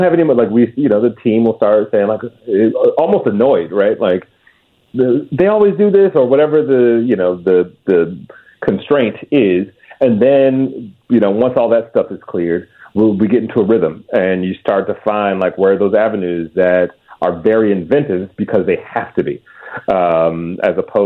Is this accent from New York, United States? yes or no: no; Detroit, Michigan, United States; I grew up in Detroit, and it's one of my sort of favorite, you know, kind of almost rock bottom stories.